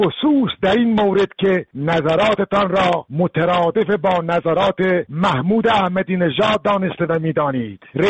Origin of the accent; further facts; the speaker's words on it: Iran; جناب آقای خامنه‌ای، به عنوان یک ایرانی هم برای خودم و هم میهنانم متاسفم و هم برای شما.